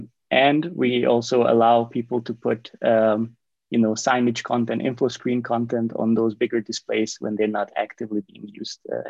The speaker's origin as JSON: {"language": "English", "country": "Hungary", "said": "I'm from Hungary."}